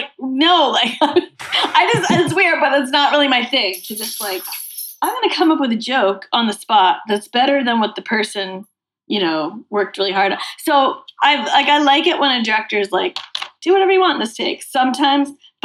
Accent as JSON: {"language": "English", "region": "Massachusetts", "country": "United States", "tie": "born or raised there", "said": "I grew up in Massachusetts."}